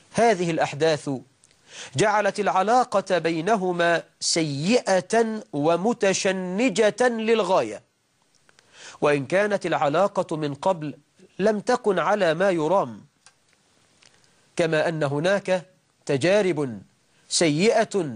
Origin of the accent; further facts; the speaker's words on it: Egypt; والله أسأل أن يجعل بلدنا مصر آمنة مطمئنة